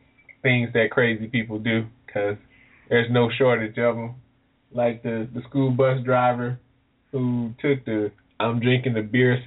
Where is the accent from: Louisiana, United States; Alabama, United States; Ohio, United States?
Louisiana, United States; New Orleans; Hey, I'm from New Orleans. No limit.